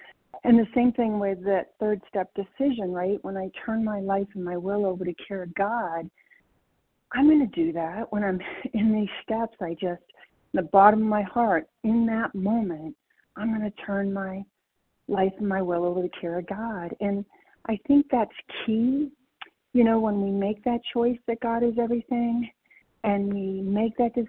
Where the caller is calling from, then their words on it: Colorado, United States; Good morning, everybody. … in Colorado.